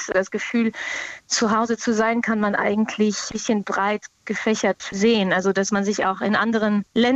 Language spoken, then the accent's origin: German; France; now in Germany; Ich komme aus Frankreich, mein Vater war aus den USA, deswegen bin ich bilingual aufgewachsen.